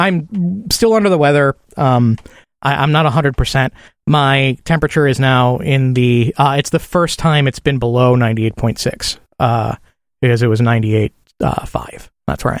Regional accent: Midwest, United States; I'm fairly cold-blooded for a warm-blooded creature. I think it comes from growing up in the Midwest or something.

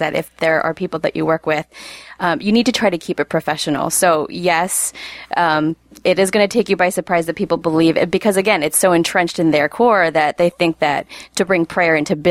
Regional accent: Philippines; So I'm a Filipino culture, and I understand this Carlos's frustration because Catholicism is so ingrained in the Filipino culture.

